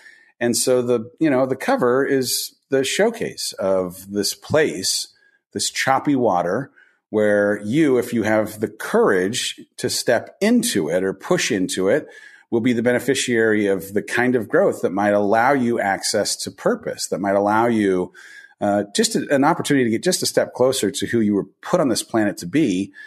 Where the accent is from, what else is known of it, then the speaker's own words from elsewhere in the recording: California, United States; Well, I grew up in Southern California, oldest of four kids.